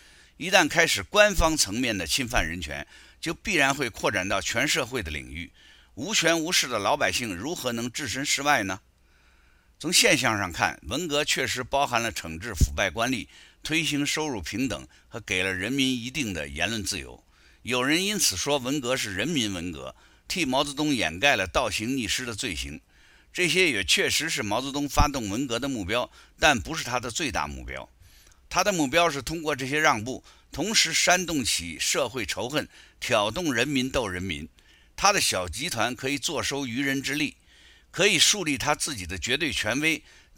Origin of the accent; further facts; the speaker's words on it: China; 他的道歉总结了我们中国人的一场前无古人的巨大而惨痛的教训。